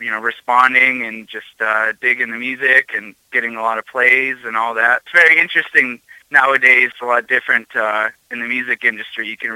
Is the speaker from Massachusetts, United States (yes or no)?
no; Hawaii, United States; now in Erie, United States; I live in Erie, Pennsylvania now, but I'm originally from Hawaii.